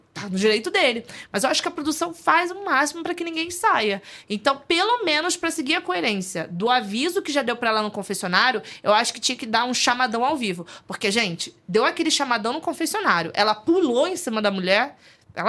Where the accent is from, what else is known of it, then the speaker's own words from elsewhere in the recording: Rio de Janeiro, Brazil; eu sou do Rio de Janeiro e do subúrbio do Rio, e divas não estão só na Zona Sul.